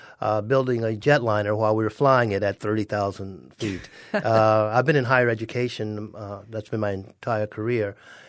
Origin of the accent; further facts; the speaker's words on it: Florida, United States; born there; well, you know, one thing that's very different about this state is that it's my home state. I was born in Florida, so it makes it special in my heart.